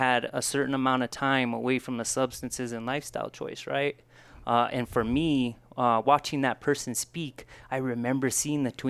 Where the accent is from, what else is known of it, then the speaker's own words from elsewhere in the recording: New Mexico, United States; I'm from New Mexico, lived here all my life. The only time I stepped away from our beautiful state was when I served in the military.